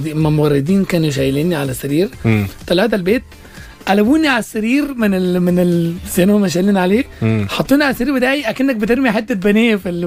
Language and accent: Arabic; Saudi Arabia; كنت انا اتولدت وعشت في السعوديه اصلا طول عمري في السعوديه